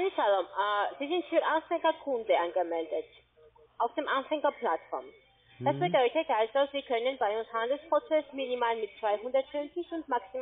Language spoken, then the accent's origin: German; Italy; German is a second language; Ich komme aus Italien.